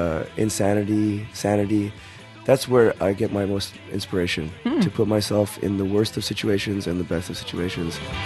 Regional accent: Montreal, Quebec, Canada; I was born and raised in Montreal, which is I'm very happy because the French part of me has a lot to do with why I am a punk rock man.

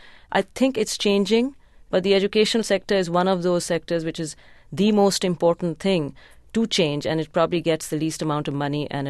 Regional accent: Pakistan; I grew up with my parents listening to old Indian music and seeing old Indian films because my father came when he was about 12

